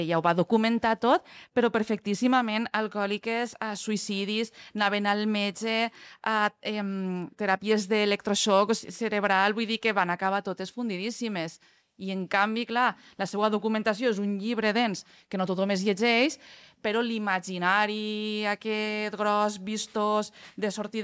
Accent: Castelló de la Plana, Valencian Community, Spain; Clar, jo vinc de Castelló, a les meues comarques, el que ha funcionat des dels anys 60 és la indústria ceràmica

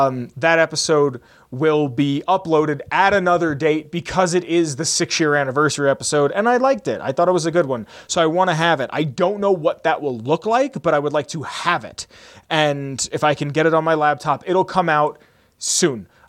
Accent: Pennsylvania, United States; Also, it happened in my home state of Pennsylvania, which is just weird because Pennsylvania is the strangest state.

